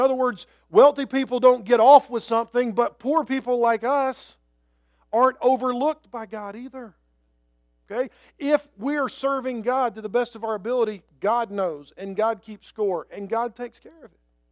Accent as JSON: {"language": "English", "region": "Georgia", "country": "United States", "said": "Where are you from? I'm from Georgia."}